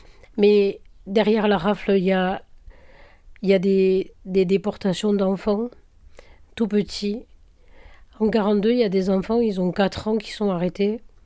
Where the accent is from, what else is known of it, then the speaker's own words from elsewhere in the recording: Occitanie, France; quand moi je dis je viens de l'Aveyron en Bretagne, on me dit « Ah ben, vous êtes presque comme nous »